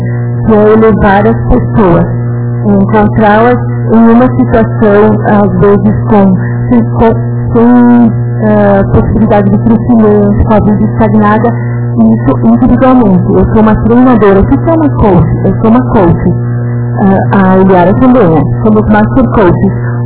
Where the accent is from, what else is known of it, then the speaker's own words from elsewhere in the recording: Nova Roma do Sul, Rio Grande do Sul, Brazil; Eu só tenho boas lembranças da minha infância e juventude aqui em Nova Roma do Sul.